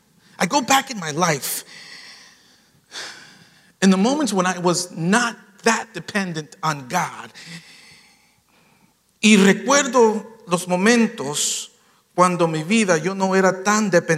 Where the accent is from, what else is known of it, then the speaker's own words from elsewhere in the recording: New York, United States; See, I'm from New York, so I like the sour, the hot mustard, like Coney Island hot dog, you know?